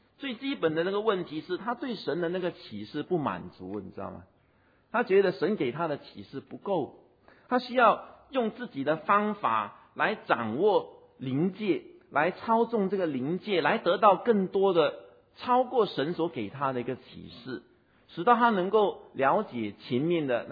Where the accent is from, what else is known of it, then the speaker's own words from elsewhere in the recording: Singapore; 我们新加坡人也上了世界排行榜